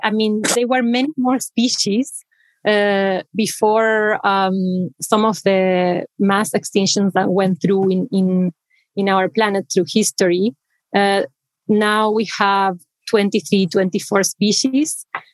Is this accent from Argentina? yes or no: yes; Argentina; English is a second language; Yes, I'm originally from Argentina in South America, in the south of the Americas, and I studied there biology in the University of Buenos Aires.